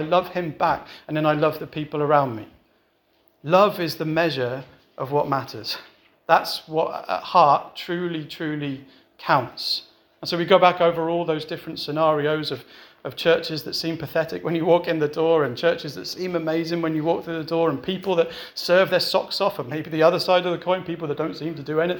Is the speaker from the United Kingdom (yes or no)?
yes; United Kingdom; I wouldn't do it openly and brazenly, obviously, we're British.